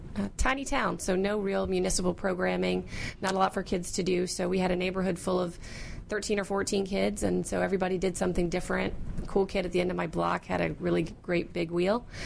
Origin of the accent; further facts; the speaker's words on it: Pocosin, Virginia, United States; From a really tiny town called Pocosin, Virginia, about the size of Mayberry.